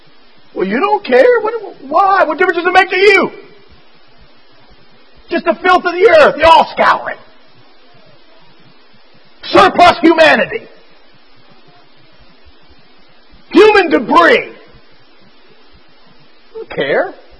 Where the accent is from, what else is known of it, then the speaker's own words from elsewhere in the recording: Fairfax, Virginia, United States; When I was a boy, I was raised in the Catholic Church. And I used to go to St. Leo's down there on 237 in Fairfax.